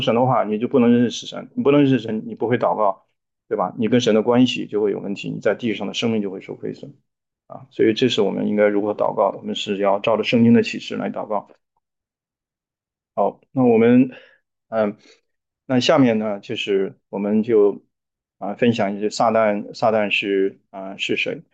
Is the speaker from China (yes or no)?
yes; China; 这个可能因为我们中国人就以龙为祥瑞